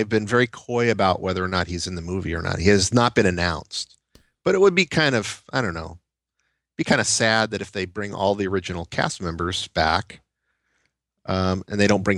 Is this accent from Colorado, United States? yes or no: no; California, United States; they had a big convention in Anaheim, near where I grew up in California.